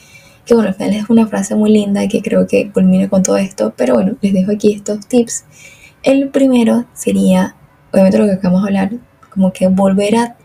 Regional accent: Venezuela; now in Argentina; soy de Venezuela, pero vivo en Argentina

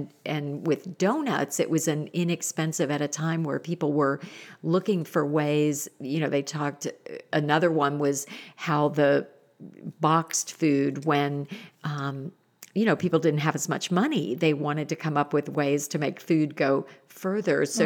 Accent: Indiana, United States; growing up in the Midwest and the roots of, you know, Indiana, and it's this history of popcorn as we know it.

